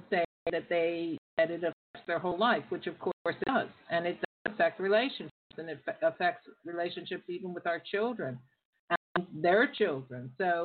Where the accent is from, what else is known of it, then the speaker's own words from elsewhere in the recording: California, United States; And, of course, I'm American, and I'm from there, and I have loads of family and friends there